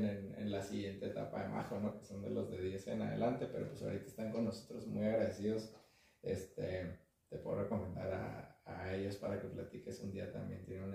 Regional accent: Ojinaga, Chihuahua, Mexico; born there; now in Chihuahua, Mexico; En mi caso, yo nací en Ojinaga, ¿sí? Mi familia es de allá. Entonces, allá nacimos y estábamos mi mamá, mis abuelos y yo

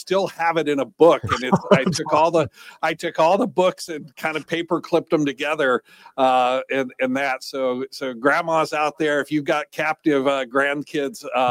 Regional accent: Nebraska, United States; I grew up in Nebraska, so I'm kind of a Midwest farm kid.

